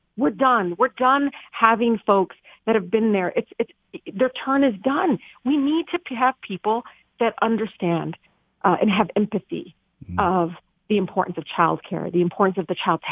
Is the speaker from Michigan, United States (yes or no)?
yes; Detroit, Michigan, United States; You know, look, growing up in Detroit, I just know this.